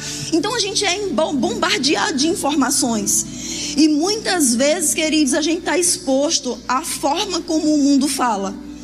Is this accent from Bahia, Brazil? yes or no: yes; Salvador, Bahia, Brazil; now in Rio de Janeiro, Brazil; eu venho de Salvador para essa terra maravilhosa.